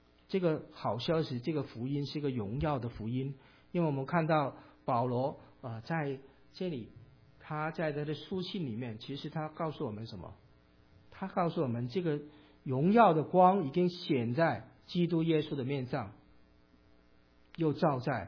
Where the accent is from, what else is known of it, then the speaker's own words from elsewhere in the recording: Hong Kong; born there; 因为其实我在香港出生，但是我从来没进过九龙城